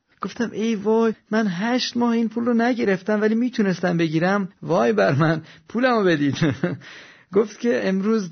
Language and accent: Persian; Iran; moved away as an adult; وقتی که از ایران بیرون اومدم و به این کشور خارجی رفتم، در این کشور وارد دانشگاه شدم